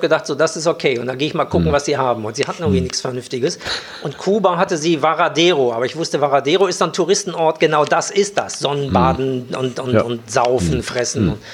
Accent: Gronau, North Rhine-Westphalia, Germany; moved away as an adult; Also ich bin aus Gronau weg und ich wollte unbedingt weg.

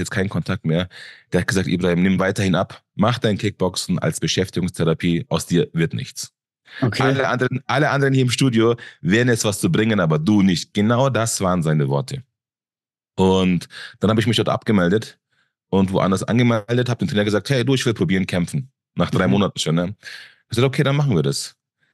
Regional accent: Landsberg, Bavaria, Germany; Also ich komme aus Landsberg, das ist näher München.

